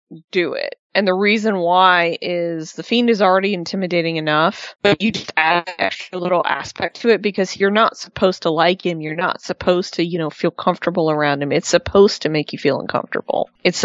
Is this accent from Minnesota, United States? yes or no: no; Atlanta, Georgia, United States; this emanated from my hometown, which I think, weren't they calling it Phillips Arena?